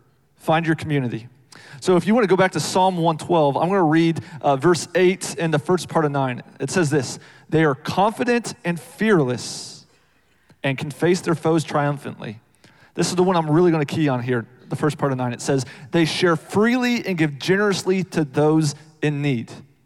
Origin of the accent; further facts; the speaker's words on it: Iowa, United States; I grew up in Iowa, and I was a wrestler